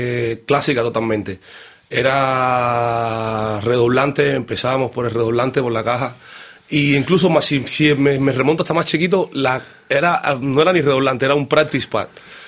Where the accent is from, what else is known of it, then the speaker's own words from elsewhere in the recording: Guanabacoa, Havana, Cuba; los dos somos de Guanabacoa, somos nacidos en Guanabacoa y venimos tocando desde que tenía 9 años